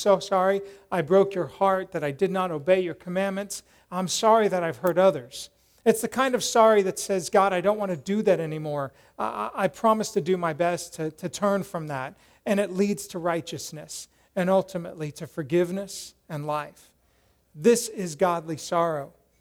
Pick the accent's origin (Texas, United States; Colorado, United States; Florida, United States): Colorado, United States; I grew up in Colorado, so, you know, that's real snow.